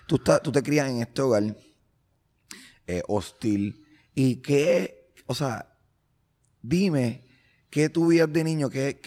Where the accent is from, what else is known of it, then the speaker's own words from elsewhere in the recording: Santurce, San Juan, Puerto Rico; Yo soy de aquí, de Santurce.